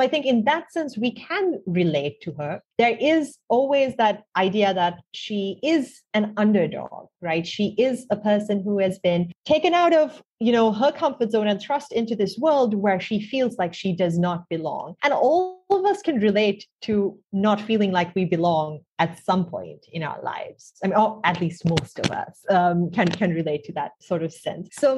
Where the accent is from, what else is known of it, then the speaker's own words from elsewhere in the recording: Sri Lanka; and I grew up in Sri Lanka, I still live here now.